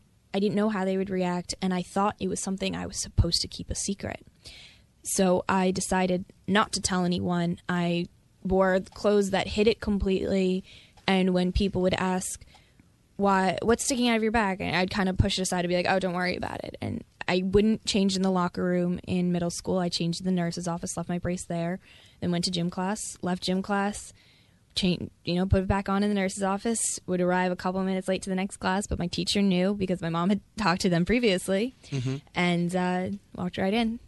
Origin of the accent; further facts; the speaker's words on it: Smithtown, New York, United States; I grew up in Smithtown on Long Island, so I went to Smithtown Middle School or a Compsett Middle School.